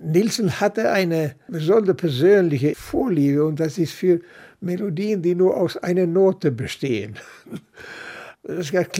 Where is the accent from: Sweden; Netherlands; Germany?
Sweden; German is a second language; Ich bin ja in Schweden aufgewachsen, in den 30er und 40er Jahren.